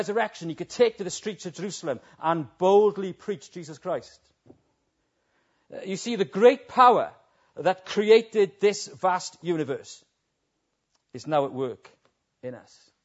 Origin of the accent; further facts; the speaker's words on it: Wales, United Kingdom; which is quite a courageous thing as a Welshman to say